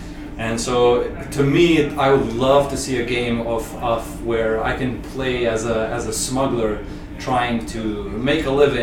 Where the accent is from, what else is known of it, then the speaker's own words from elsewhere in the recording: Kosovo; in the 90s, I was born, and my parents, you know, they were born and we lived in former Yugoslavia. I was born in the Republic of Kosovo at the time, now Republic of Kosovo.